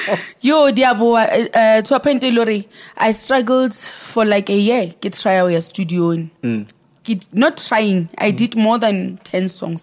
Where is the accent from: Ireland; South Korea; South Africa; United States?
South Africa; Lebakgomo, Limpopo; So, yeah, I was raised in Lebakgomo, and I started doing music.